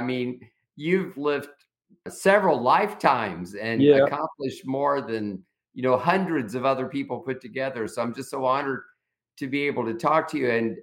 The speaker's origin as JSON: {"language": "English", "region": "the South", "country": "United States", "said": "Listen, I'm a Southerner, and somebody you said the grits stands for girls raised in the South. We love our grits down here."}